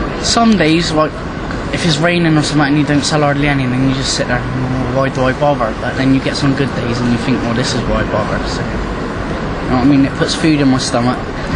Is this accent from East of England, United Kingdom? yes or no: no; Bristol, South West England, United Kingdom; also born or lived in Gloucester; I'm 18. Come from Bristol. I was born in Gloucester. Brought up Bristol, back to Gloucester.